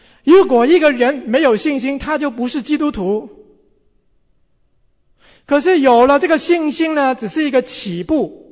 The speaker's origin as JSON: {"language": "Chinese", "country": "China", "said": "那我们中国人说愚公移山"}